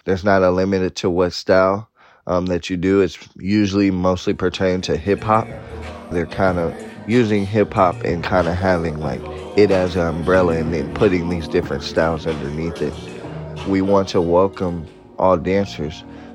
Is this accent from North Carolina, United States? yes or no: no; Oakland, California, United States; I'm from Oakland, California. I am 27 years young.